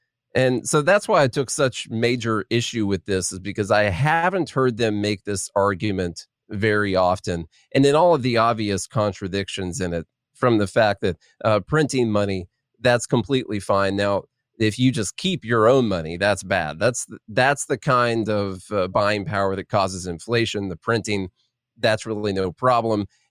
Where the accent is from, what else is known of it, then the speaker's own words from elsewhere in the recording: Illinois, United States; now in Nashville, United States; I'm from just probably 20 minutes away from the border on the south side. So I am from Illinois, but I did flee there and go to Nashville about 10 years ago.